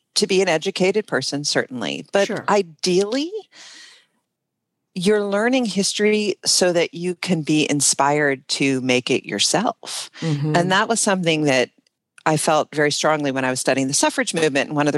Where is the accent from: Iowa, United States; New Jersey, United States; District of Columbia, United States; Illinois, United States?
District of Columbia, United States; Washington; I think it, you kind of drink it in the water here in Washington.